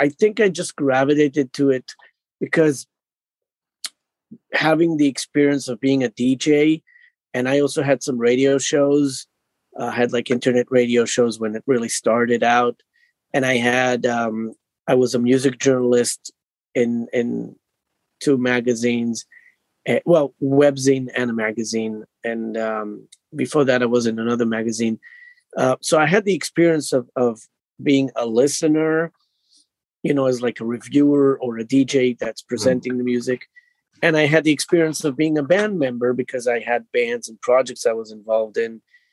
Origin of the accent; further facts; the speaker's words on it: Israel; moved away as an adult; now in United States; I was born and raised in Israel. And that's where I, you know, lived most of my life. And I've been traveling around a bit, but that was, you know, short times. But I moved to the States when I was in my 30s.